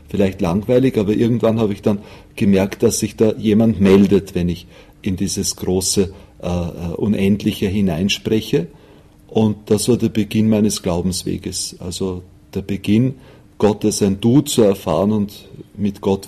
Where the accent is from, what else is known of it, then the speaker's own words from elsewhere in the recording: Wampersdorf, Lower Austria, Austria; also born or lived in Vienna; Ich bin an einem Faschingssonntag geboren in Wien und aufgewachsen am Land in der Nähe von Wien, in einem kleinen Dorf mit dem Namen Wampersdorf. Da habe das Glück, dass meine Eltern wirklich aufrichtig gläubig waren